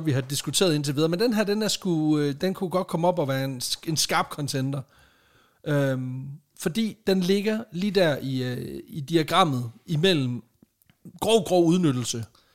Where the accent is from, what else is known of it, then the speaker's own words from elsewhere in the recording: Jutland, Denmark; Jeg er fra Jylland.